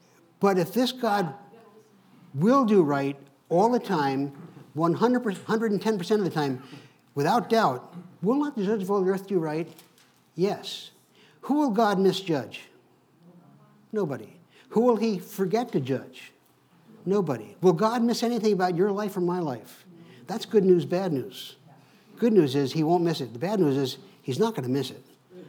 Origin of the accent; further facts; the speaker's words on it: United States; You know, I grew up with Jewish people. I grew up outside New York City.